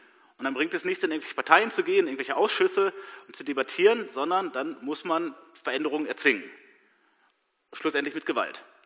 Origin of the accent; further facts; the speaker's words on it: Lower Saxony, Germany; Ich komme aus Schaumburg-Lippe und als echter Lokalpatriot lege ich da auch Wert drauf. Aber ich gehöre zur Gemeinde in Hannover, bekennende evangelische Gemeinde